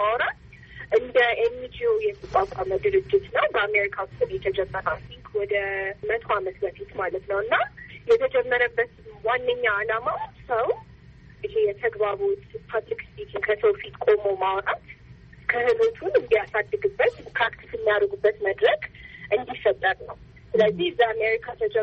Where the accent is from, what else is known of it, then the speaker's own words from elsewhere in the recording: Addis Ababa, Ethiopia; የአዲስ አበባ ነው በዚህ ያደግኩት።